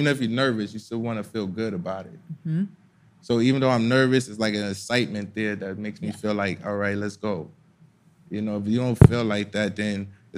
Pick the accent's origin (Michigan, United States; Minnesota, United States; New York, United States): New York, United States; New York City; I love the Knicks because I'm from here.